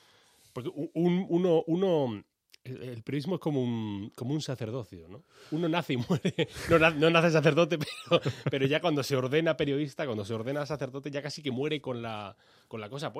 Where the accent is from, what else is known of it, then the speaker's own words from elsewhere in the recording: Granada, Andalusia, Spain; Yo que soy de Granada.